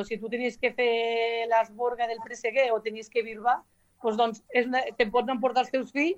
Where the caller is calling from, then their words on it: Ibars de Noguera, Catalonia, Spain; ja sabeu on som, a Ibars de Noguera.